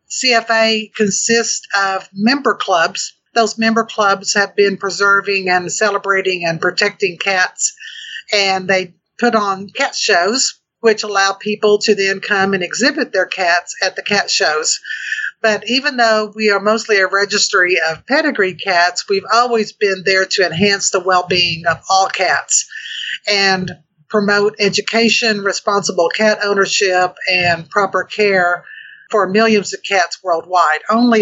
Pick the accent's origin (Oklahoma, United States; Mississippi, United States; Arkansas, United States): Oklahoma, United States; I'm from Oklahoma. Oklahoma became a state in 1907.